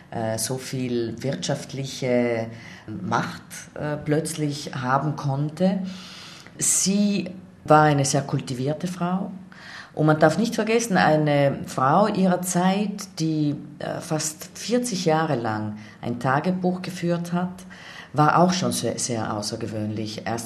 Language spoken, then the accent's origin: German; Trentino-Alto Adige, Italy; Meine Heimat ist Südtirol und als ich ein junges Mädchen war, wollte ich davon eigentlich nicht viel wissen.